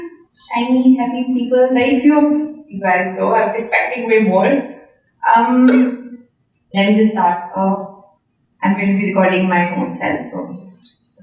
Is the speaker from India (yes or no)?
yes; India; I am from India, and I can tell you that it is become a big thing there only in the last couple of years, I guess.